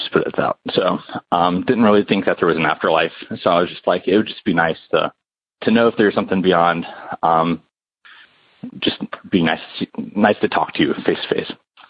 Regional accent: North Carolina, United States; I'm from North Carolina, and my story deals with me being a hospice volunteer.

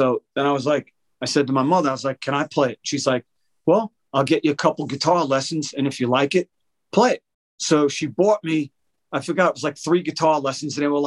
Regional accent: Long Island, New York, United States; I'm originally from Long Island, so it's great to speak to English people whenever I can.

